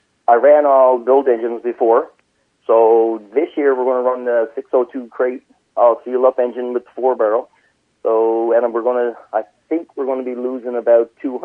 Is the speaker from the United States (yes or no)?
no; Newfoundland and Labrador, Canada; I'm from the Big Land. I'm from Labrador. I grew up in Labrador. Moved to Newfoundland playing hockey.